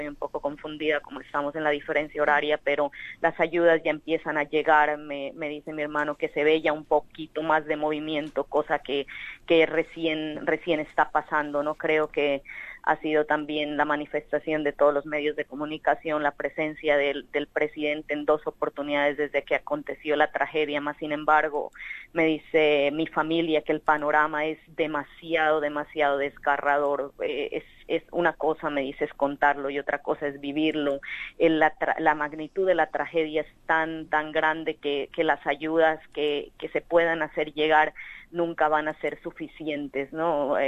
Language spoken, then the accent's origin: Spanish; Mocoa, Putumayo, Colombia; moved away as an adult; now in Australia; Bueno, soy oriunda de Mocoa, nací y crecí en Mocoa y hasta que tuve los 28 años antes de venir para Australia